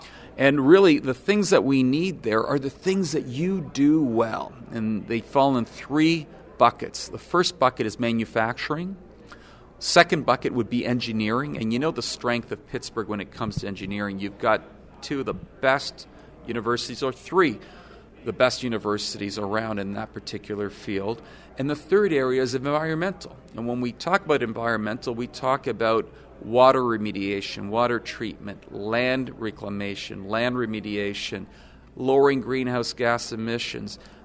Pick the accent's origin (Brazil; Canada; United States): Canada; We're Canadian. We identify with the land.